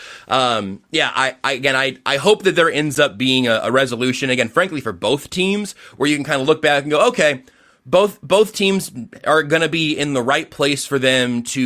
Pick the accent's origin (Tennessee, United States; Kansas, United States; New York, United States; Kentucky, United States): Kansas, United States; also born or lived in Wichita; now in Missouri, United States; because I was born in Wichita. I spent the first 10 years of my life there. My family moved up to the Kansas side of the KC metro area. At that point, I went to school on the Kansas side and then moved to this place here in Missouri in 2020